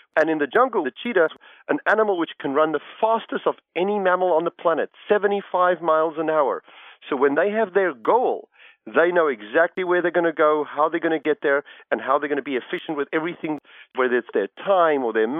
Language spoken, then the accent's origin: English; Tanzania; born there; I was born in the Serengeti. My father was a diplomat and was stationed abroad in East Africa in the 1950s and 60s.